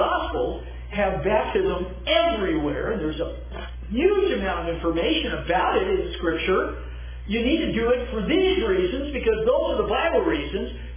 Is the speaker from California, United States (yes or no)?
yes; California, United States; So I went back to my hometown, which is on a peninsula in Southern California.